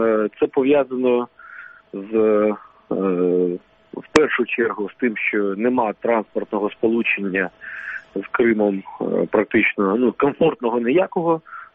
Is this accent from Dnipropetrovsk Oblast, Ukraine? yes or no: no; Crimea, Ukraine; Я кримчанин, я дуже люблю мою рідну землю, я мрію туди повернутися.